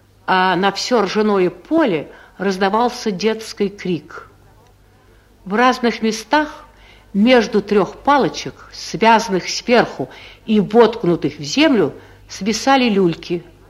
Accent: Tambov Oblast, Russia; also born or lived in Moscow; Я родилась в Москве. Раннее детство мое протекало в деревне, в бывшей Тамбовской губернии, где мы жили детьми. Сестра, брат и я с нашим отцом и дедушкой.

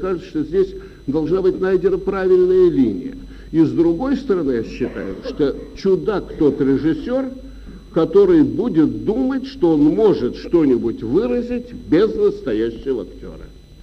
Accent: Saint Petersburg, Russia; ну вот я говорю как ленинградец о нашем театре в частности

